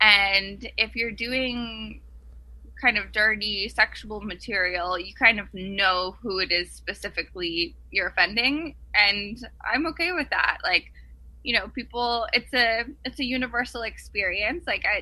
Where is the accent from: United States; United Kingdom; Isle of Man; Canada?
Canada; Ottawa, Ontario; also born or lived in Montreal; my dad's side of my family is all from Edmonton. I grew up mostly with my mom. So we grew up, I was born in Montreal and then went to school in Ottawa, which is